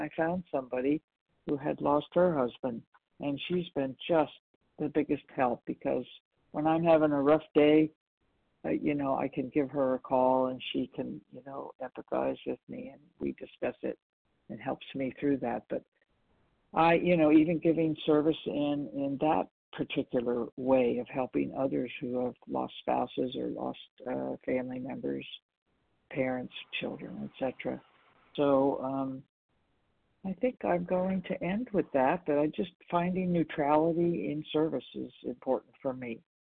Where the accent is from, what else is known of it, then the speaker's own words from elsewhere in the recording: California, United States; I am from Northern California.